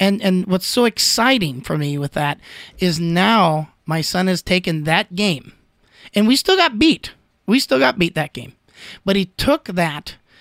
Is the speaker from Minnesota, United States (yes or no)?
yes; Minnesota, United States; Yeah, I'm from Minnesota. So how the heck did we end up here?